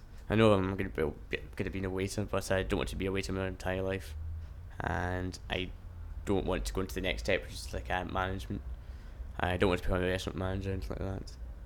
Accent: Scotland, United Kingdom; Yeah, I do consider myself Scottish because my parents are Scottish and I grew up in Scotland. So I do say I was Scottish. But really I'm more happy to say that I'm British first rather than being Scottish.

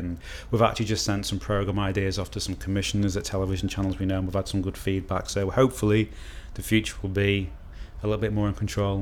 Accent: Chester, North West England, United Kingdom; It was great, because it's a nice, you know, it's a city, but it's a small city, and it's very picturesque

